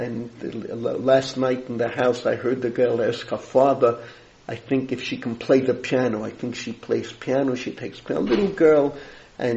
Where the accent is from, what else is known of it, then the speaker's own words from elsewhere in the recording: New York City, New York, United States; And Avraham and I, we grew up in the Bronx, a few blocks from each other.